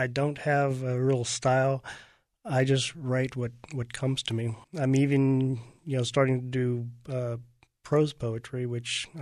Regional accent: Houston, Texas, United States; moved away as an adult; now in Dayton, United States; Okay, well, I'm from Texas. I was born in Houston, and I practiced law in Houston for about 15 years. I moved to Dayton probably about 2 years ago.

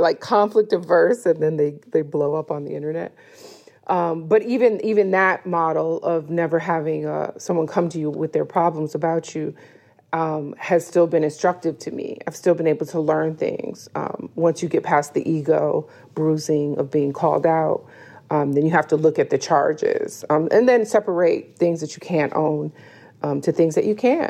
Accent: Detroit, Michigan, United States; And so, you know, I remember feeling quite empowered growing up in Detroit.

